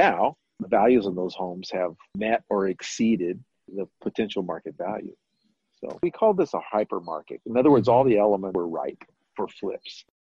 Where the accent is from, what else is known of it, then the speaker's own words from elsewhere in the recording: San Antonio, Texas, United States; also born or lived in Las Vegas, United States; I'm originally from San Antonio. I'd been born and raised here. And then in 2009, I moved to Las Vegas for real estate opportunity.